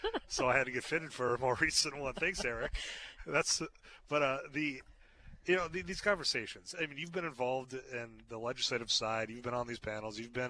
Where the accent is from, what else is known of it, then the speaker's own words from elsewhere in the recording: Leeds, North Dakota, United States; Yeah, and I'm from Leeds, both small towns.